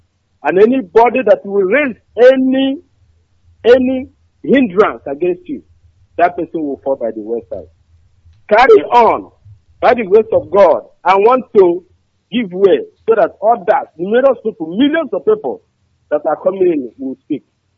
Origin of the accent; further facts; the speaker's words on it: Aba, Abia, Nigeria; English is a second language; I'm from Aba.